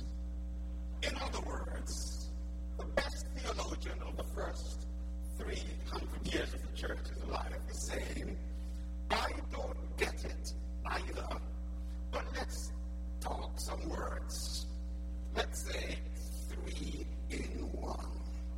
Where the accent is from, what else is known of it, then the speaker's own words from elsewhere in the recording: Jamaica; also born or lived in United Kingdom; I am a Jamaican. I do know about the virtues of long sermons, but I'm also a Brit